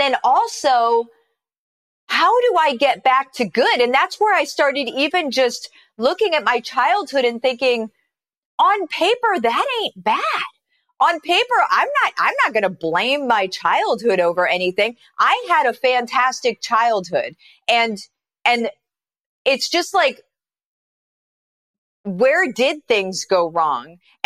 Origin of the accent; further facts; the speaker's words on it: Illinois, United States; But what happened was at that point, we lived in Iowa. And I am from Central Illinois, okay?